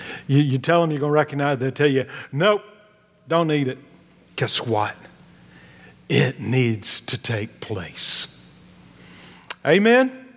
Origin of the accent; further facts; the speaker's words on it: Oklahoma, United States; In Oklahoma, we grew up in Falls Creek